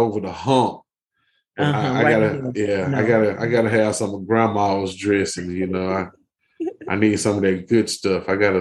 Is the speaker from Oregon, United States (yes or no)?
no; Texas, United States; Y'all, let me tell y'all something. I'm from Texas.